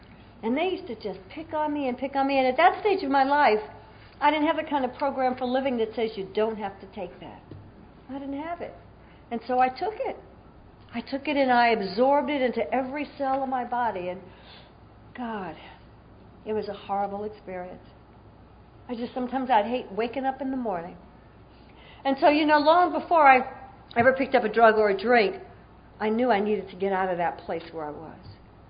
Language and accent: English; Atlanta, Georgia, United States; what I remember most about growing up as a little kid in the South, I was born in Atlanta, Georgia, growing up in the South, was I hated who I was.